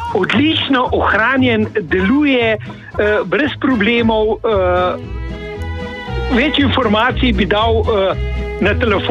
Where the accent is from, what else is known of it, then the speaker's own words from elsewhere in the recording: Polhov Gradec, Central Slovenia, Slovenia; Jaz sem sicer iz Polha Gradca, to se pravi na obočju Vrhnike, ampak moja mama je bila doma iz Idrije.